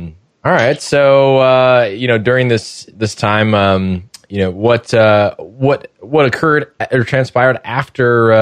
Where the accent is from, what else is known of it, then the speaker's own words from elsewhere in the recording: Arizona, United States; I'm from Arizona, you're from Florida, probably more familiar with hurricanes.